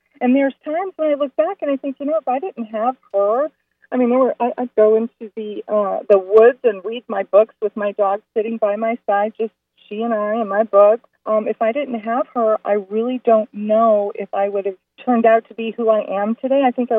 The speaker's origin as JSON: {"language": "English", "town": "Highland Park", "region": "Illinois", "country": "United States", "tie": "born or raised there", "said": "I grew up in Highland Park, a suburb"}